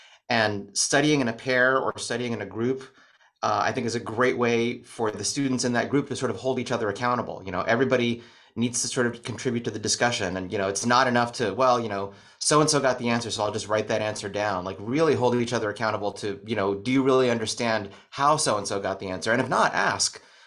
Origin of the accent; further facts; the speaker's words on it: New York, United States; I've been doing musicals since since age seven or something when I grew up in New York.